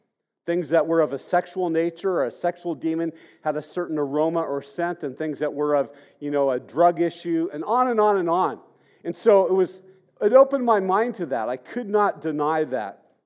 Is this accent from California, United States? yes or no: yes; Santa Barbara, California, United States; And growing up in Santa Barbara, you know, I just thought, well, that's a thing of the past.